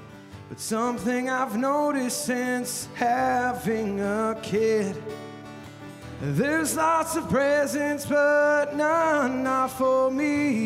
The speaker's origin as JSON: {"language": "English", "town": "Yakima", "region": "Washington", "country": "United States", "tie": "born or raised there", "said": "I grew up in Yakima, but it's pronounced Yakima, but I never knew."}